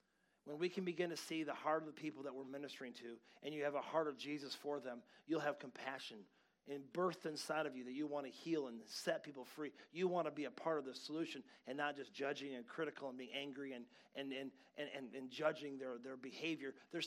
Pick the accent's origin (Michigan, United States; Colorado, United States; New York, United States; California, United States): Michigan, United States; Grand Rapids; another guy out of Grand Rapids, my hometown, wrote a book called Love Wins